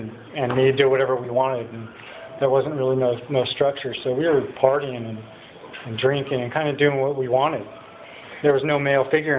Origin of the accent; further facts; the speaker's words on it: Lompoc, California, United States; also born or lived in Oregon; So I'd never met my dad before, and I was born in Oregon. We moved to Lompoc, not far from here, so I grew up in Lompoc, and enough said, right?